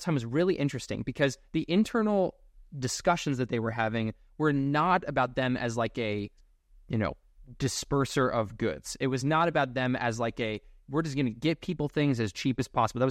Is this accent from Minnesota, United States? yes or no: yes; Minneapolis, Minnesota, United States; Yeah, in Minneapolis. So I'm from Minneapolis. So it's like the greatest place to work in downtown Minneapolis.